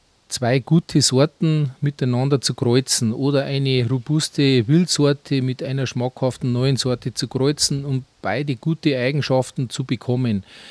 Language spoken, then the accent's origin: German; Bavaria, Germany; Also im Bayerischen sagt man Pelzen, das ist vielleicht ein bekannterer Begriff bei uns in Niederbayern.